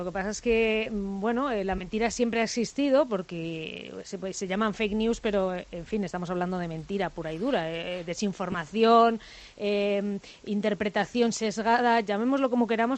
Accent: Spain; somos periodistas españoles

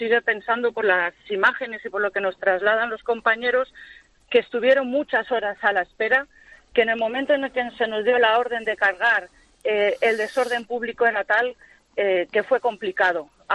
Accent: Catalonia, Spain; Yo soy catalana española y no me importa decirlo.

